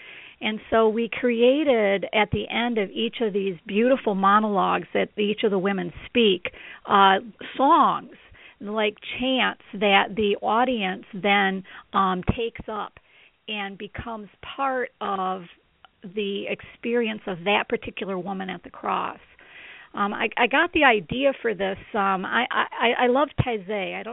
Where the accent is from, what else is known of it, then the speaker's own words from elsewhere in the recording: Michigan, United States; I'm from Michigan, and so for us, spring was really important because you went from very cold snow to the little crocuses coming up out of the ground